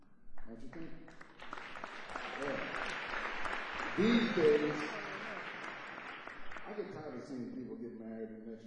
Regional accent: New Orleans, Louisiana, United States; Now see, when I was growing up in New Orleans, people used to think we were brothers.

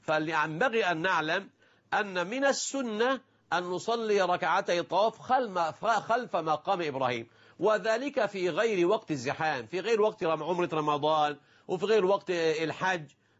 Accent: Egypt; وليسمع المشاهدون أيضا عندنا في مصر

